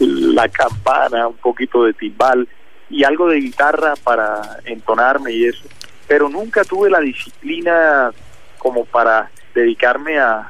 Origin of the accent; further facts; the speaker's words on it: Colombia; me pareció que como colombiano, como ciudadano, debíamos aportar algo